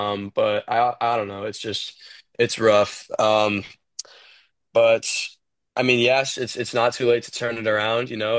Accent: Arizona, United States; I have never claimed to be a Jets fan. I'm from Arizona.

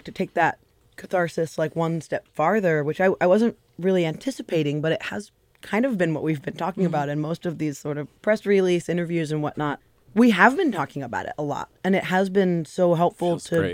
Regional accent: Seattle, Washington, United States; I grew up in the Seattle area and I've lived in Seattle proper for 18 years now, which is like effectively half my life.

